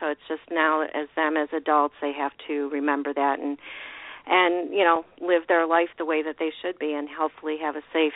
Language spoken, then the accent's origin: English; Chicago, Illinois, United States; Well, heck, I grew up in Chicago. I grew up with the gangs.